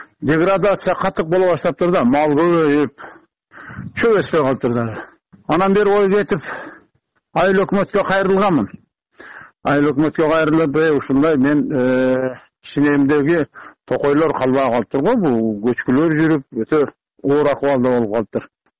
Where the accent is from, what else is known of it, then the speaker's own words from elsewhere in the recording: Kara-Kulja, Osh Region, Kyrgyzstan; now in Jalal-Abad, Kyrgyzstan; Өзүм туулуп өскөн жакка, Каракулжага, өзү Жалал Абадта турам да.